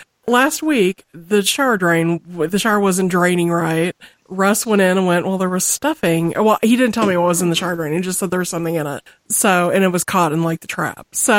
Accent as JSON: {"language": "English", "region": "Missouri", "country": "United States", "said": "It's just, I'm from Missouri, you have to excuse me."}